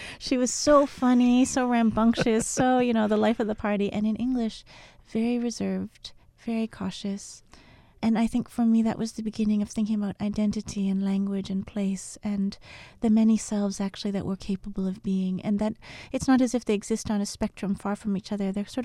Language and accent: English; Vancouver, British Columbia, Canada; I grew up in Vancouver in the 80s, and that Chinatown is very large.